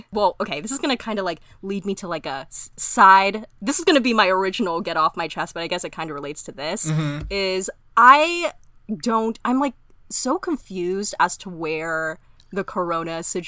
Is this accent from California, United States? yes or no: yes; California, United States; Also, listeners, I'm from Orange County, so all of those like little video clips of like people out and about in Huntington Beach, like I live like about 30, 40 ish minutes away from there